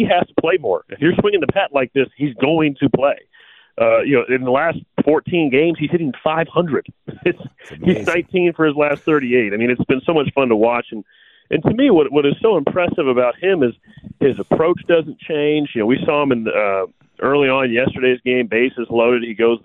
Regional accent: Atlanta, Georgia, United States; I'm born and raised in Atlanta.

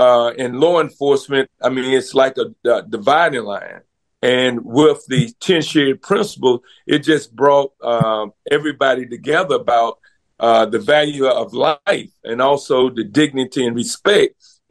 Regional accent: Columbus, Georgia, United States; now in Illinois, United States; I'm from Columbus, Georgia, and I've been a member as long as of the NAACP, as long as I can remember.

